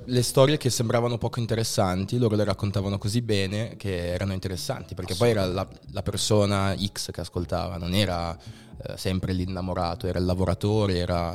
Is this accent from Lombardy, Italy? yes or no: no; Genoa, Liguria, Italy; Praticamente io abito a Genova, vengo dalla Foce, che è un quartiere dove si incontravano gli artisti